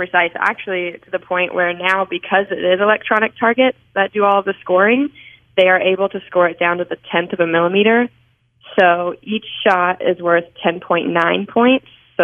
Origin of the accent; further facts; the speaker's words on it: Montana, United States; So I grew up in Montana, which is obviously another state that's big into hunting, firearms, things like that.